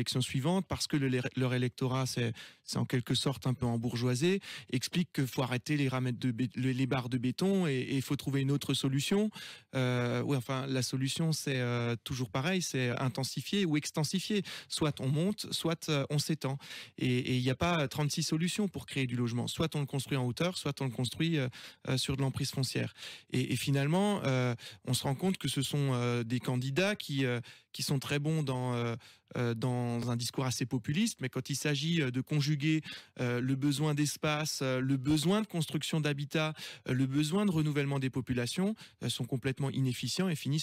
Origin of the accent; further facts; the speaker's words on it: Mulhouse, Grand Est, France; born there; Ah si, je suis né à Mulhouse.